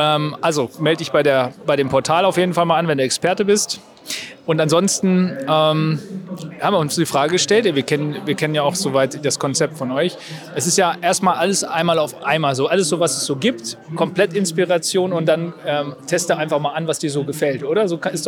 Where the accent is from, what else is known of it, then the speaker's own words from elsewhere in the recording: Hannover, Lower Saxony, Germany; ich komme eigentlich aus Hannover hier mit dem Team